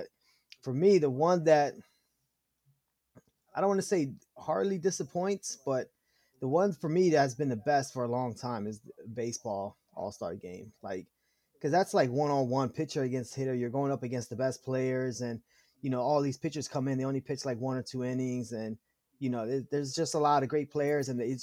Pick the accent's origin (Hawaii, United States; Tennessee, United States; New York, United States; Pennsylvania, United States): Pennsylvania, United States; Philadelphia; especially growing up in Philly, you know, the Phillies are one of the worst teams in sports history